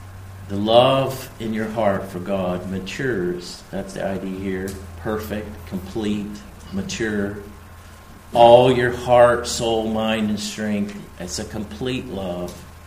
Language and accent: English; United States; We don't have many ice storms around here, but where we grew up back in the States, we get ice storms